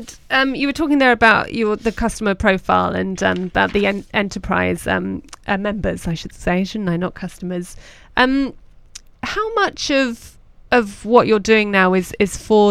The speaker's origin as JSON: {"language": "English", "country": "United Kingdom", "said": "And if I'm being horribly British, it sounds quite American, doesn't it?"}